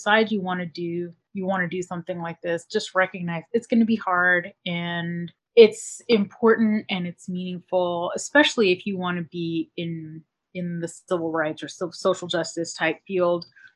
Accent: United States; I am American, did some college here, went to law school abroad

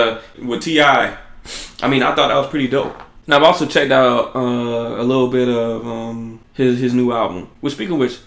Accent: the South, United States; accent: down south; Forgive my down south accent.

